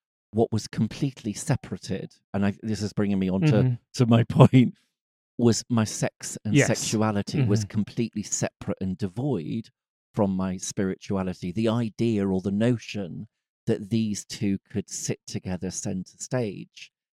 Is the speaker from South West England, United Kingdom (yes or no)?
yes; Glastonbury, South West England, United Kingdom; I was brought up in the West Country of England, in Glastonbury.